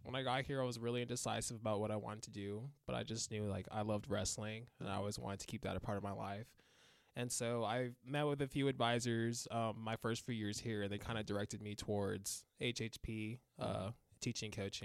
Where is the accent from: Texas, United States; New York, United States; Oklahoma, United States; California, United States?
Texas, United States; El Paso; I'm from El Paso, Texas.